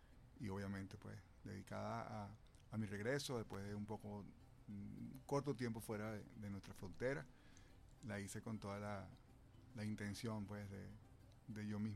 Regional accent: Caracas, Capital District, Venezuela; born there; Bueno, sí, nací en Caracas, 25 de enero de 1972

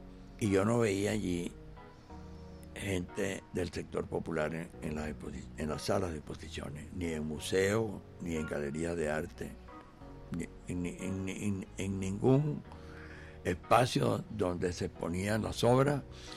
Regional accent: Caripito, Monagas, Venezuela; en mi tierra, yo se lo llevé de regalo en el sector donde yo estuve de niño viviendo, en un sector de Caripito, bueno, de gente humilde, de gente que trabajaba en el petróleo allá, porque Caripito, mi pueblo, es una región petrolera

